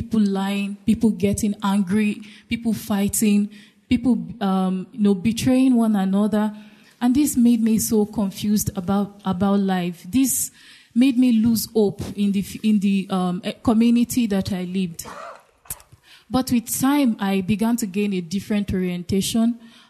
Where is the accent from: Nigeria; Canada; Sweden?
Nigeria; Lagos; I grew up in the ghetto area of Lagos in Nigeria